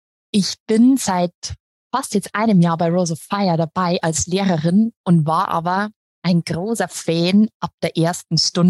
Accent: Regensburg, Bavaria, Germany; Und ich bin aus Regensburg, aus Bayern.

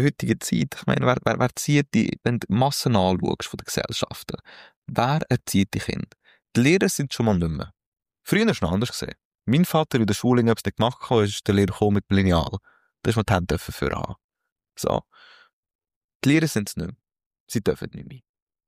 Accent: Switzerland; mache es dort, wie ich es als Schweizer machen würde.

